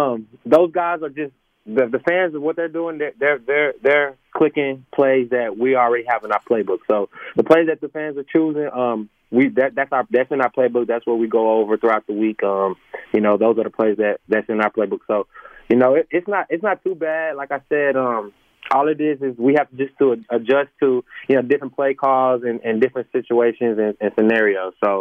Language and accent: English; Dallas, Texas, United States; I'm from Dallas, Texas, first time being out here.